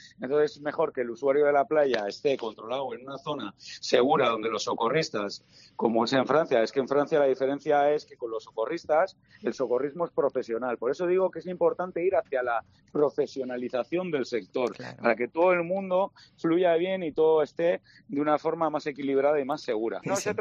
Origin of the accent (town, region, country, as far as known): Cantabria, Spain